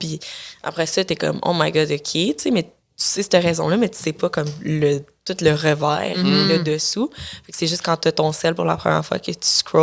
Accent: Quebec, Canada; une des premières femmes noires à avoir gagné, puis de faire traiter une négresse, puis que j'ai volé le prix à des Québécois, quand que je suis Québécoise

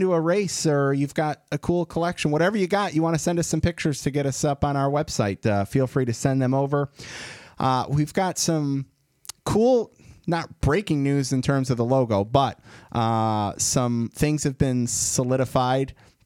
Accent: Warren, Michigan, United States; My hometown of Warren, Michigan. He went to the same high school that Zaylin went to that I would have gone to.

